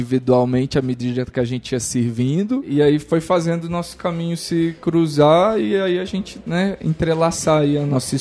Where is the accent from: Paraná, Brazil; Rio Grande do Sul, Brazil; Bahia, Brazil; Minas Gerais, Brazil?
Minas Gerais, Brazil; eu sou mineiro